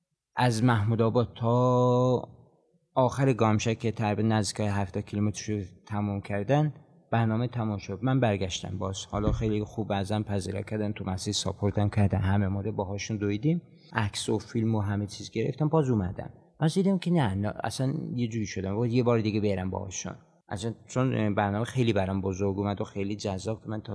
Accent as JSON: {"language": "Persian", "town": "Marand", "region": "East Azerbaijan", "country": "Iran", "tie": "born or raised there", "said": "متولد 1361، خب از این داشت که خیلی خوب شروع شده. تو مرند به دنیا اومدم، 4 خواهر دارم، به جز خودم 2 برادر دیگه دارم"}